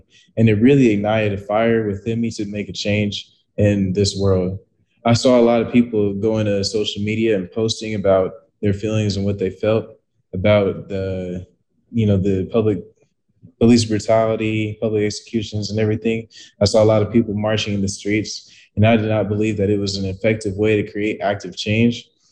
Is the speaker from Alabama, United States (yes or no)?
no; Phoenix, Arizona, United States; I was born here in Phoenix, Arizona. I'm a fourth-generation Arizona native and also a fourth-generation Sun Devil.